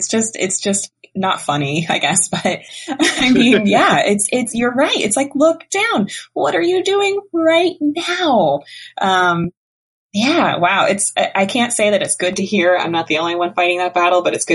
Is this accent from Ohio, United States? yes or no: no; Key Largo, Florida, United States; I grew up down in the Florida Keys and in the Upper Keys near Key Largo.